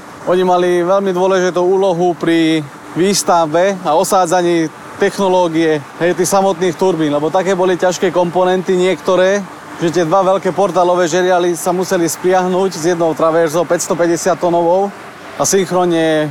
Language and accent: Slovak; Gabčíkovo, Trnava Region, Slovakia; ja to už poznám od detstva, nakoľko som z Gabčíkova.